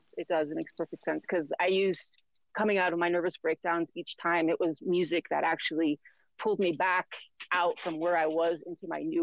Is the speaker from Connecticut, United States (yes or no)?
yes; Connecticut, United States; I'm from Connecticut, so it reminds me of New Hampshire.